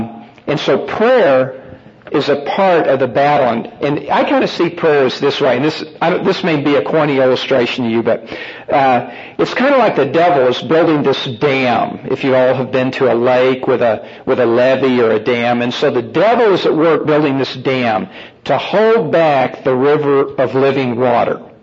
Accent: United States; You know, that's pretty hard for me to take as an American

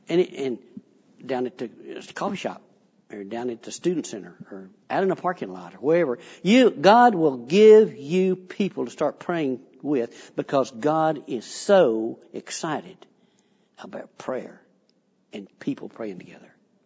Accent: Texas, United States; I was raised up in the Panhandle of Texas, and the deepest water we ever saw was in an irrigation ditch.

